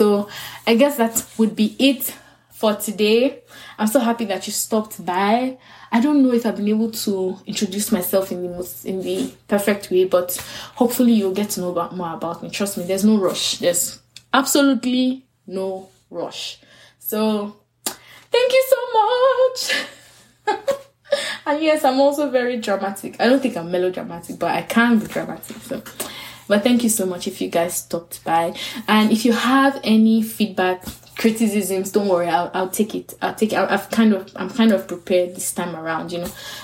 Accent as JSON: {"language": "English", "country": "Nigeria", "said": "I'm a Yoruba girl. I come from the Yoruba tribe in Nigeria, West Africa, where we're very hip, we're very talkative"}